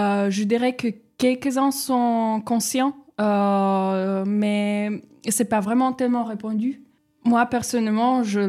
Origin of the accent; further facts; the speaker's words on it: Slovakia; now in France; Je viens de Slovaquie.